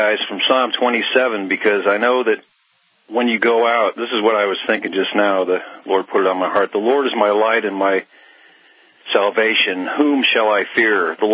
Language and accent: English; California, United States; I can remember the 60s and I grew up in San Francisco Bay Area.